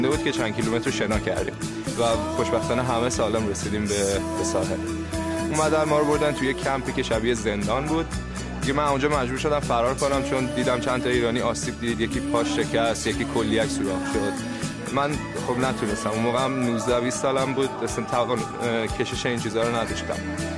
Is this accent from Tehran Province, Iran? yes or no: yes; Tehran, Tehran Province, Iran; moved away as an adult; now in Sweden; از تهران میام، 26 سالمه و تقریبا 6 ساله که سوئد زندگی میکنم.